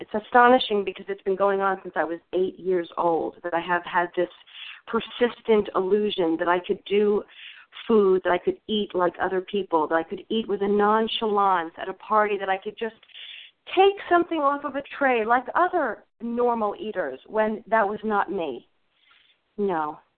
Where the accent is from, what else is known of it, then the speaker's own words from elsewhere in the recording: New Jersey, United States; from South Jersey, a recovered compulsive overeater.